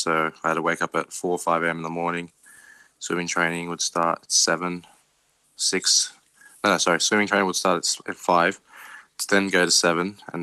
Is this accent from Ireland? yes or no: yes; Ireland; And being Irish, it's my dad's dream was always to come to Wimbledon.